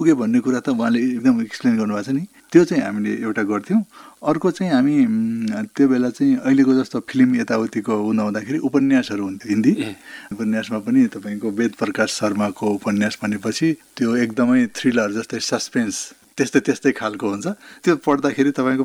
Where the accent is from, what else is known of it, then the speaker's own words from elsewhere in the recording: Mahendranagar, Sudurpashchim Province, Nepal; also born or lived in hills; मेरो बाल्यकाल अब दुई किसिममा, दुई ठाउँमा विभाजित भएको छ। एउटा चाहिँ पहाडतिरको छ, जुन चाहिँ त्यो एकदमै अब के भन्छ शैशवकाल त्यो सानो, र अर्को चाहिँ महेन्द्रनगर आएपछिको अलिकति जान्ने भएपछिको कुरा हो।